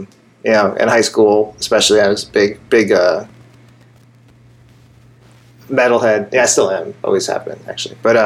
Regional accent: Virginia, United States; also born or lived in Baltimore; now in New York, United States; I was born in Baltimore, and then I moved around kind of quite a bit during childhood and high school years and things. East Coast, but before Philly, I was in Northern Virginia. Kind of near DC. That's where I lived when I went to high school.

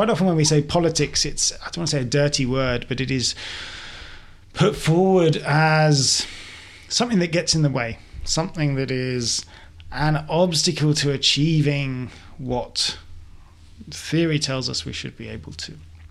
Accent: London, United Kingdom; as a Londoner

